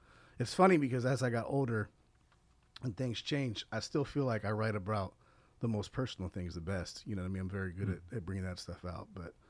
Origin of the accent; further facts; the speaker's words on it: Pasco, Washington, United States; I'm from Pasco. Mark grew up in Richland, which is a little bit whiter than Pasco is. Pasco is largely half Hispanic, but there are also a lot of African American kids.